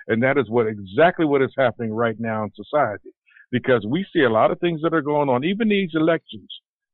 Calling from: Pennsylvania, United States; I'm calling from Pennsylvania, and I am excited, man.

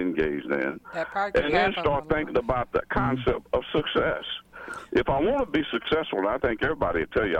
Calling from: Shawnee, Kansas, United States; And I'm calling from Shawnee, Kansas.

